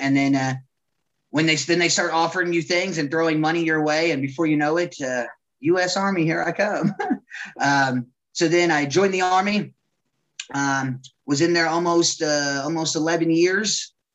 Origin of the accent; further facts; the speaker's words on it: Bermuda; born there; I started off a traveler when I was born. I was born in Bermuda.